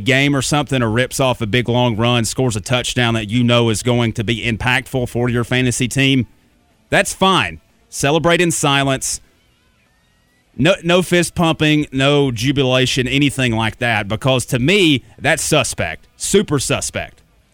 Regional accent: Georgia, United States; I grew up in Georgia. I'm an Atlanta sports fan.

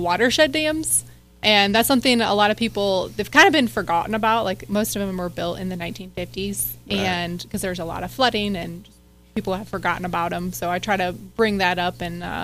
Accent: Illinois, United States; Well, I'll start with where I'm from. I'm actually from Central Illinois. That's where I grew up.

